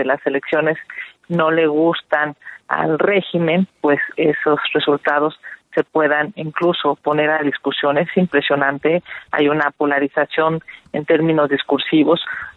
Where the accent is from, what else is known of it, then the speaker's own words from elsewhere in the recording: Mexico; lo que nosotros tendríamos que exigir como mexicanos es que no haya injerencia del crimen organizado